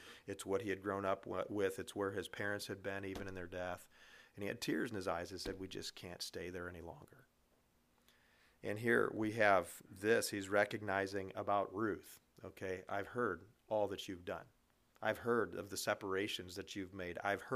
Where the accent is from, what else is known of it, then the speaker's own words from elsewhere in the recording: Missouri, United States; But I did live for my teen years in northern Missouri. But still, half of my life or more, I haven't lived in the state of Missouri. But this is the land of my nativity.